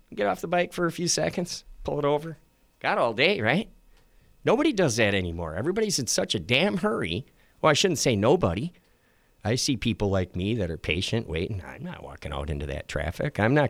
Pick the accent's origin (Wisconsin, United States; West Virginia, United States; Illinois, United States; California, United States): Wisconsin, United States; But it was great growing up in Wisconsin. You're riding your bike down the country road.